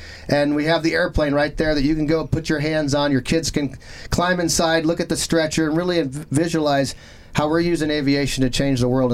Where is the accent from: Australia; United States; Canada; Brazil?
United States; California; I was a surfer from California, and we weren't getting million-dollar checks written to us very frequently